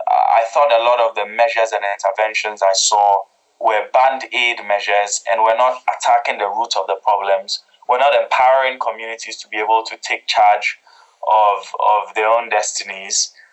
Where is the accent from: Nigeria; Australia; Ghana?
Ghana; I grew up in Ghana. I'm very much Pan-African, both in philosophy and in DNA, because I am mostly Ghanaian, but I'm also part Burkinabe and Egyptian.